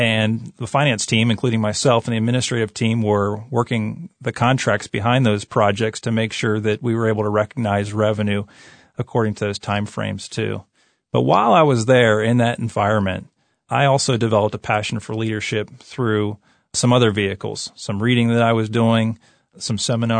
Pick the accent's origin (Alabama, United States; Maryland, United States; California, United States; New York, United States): Maryland, United States; Annapolis; now in Lancaster County, United States; I grew up in the Annapolis, Maryland area.